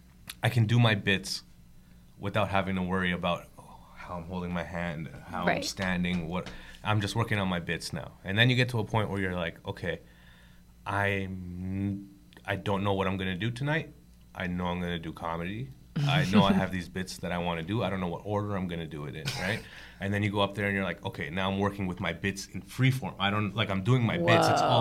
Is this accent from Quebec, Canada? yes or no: no; Toronto, Ontario, Canada; We grew up in Rexdale, but my parents moved out to Brampton right around that time when I started comedy. So I was like, I had no friends in Brampton. I had nobody in Brampton. All my people were in Toronto.